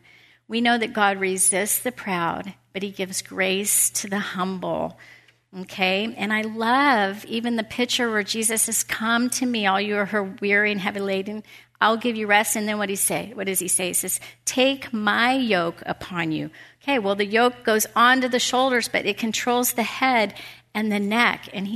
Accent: Oregon, United States; Now, I grew up in Southern Oregon, way out in the boonies, in the mountains, and there wasn't a need to lock doors.

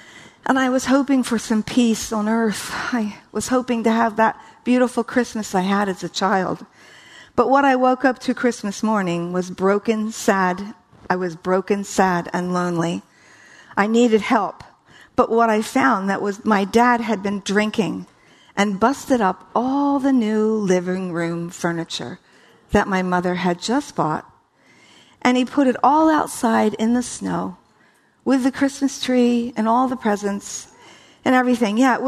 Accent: East Coast, United States; I was raised on the East Coast.

